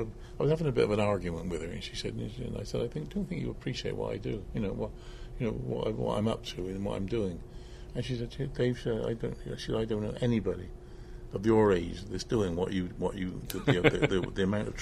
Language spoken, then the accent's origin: English; Bristol, South West England, United Kingdom; I'm from Bristol. My home is in Bristol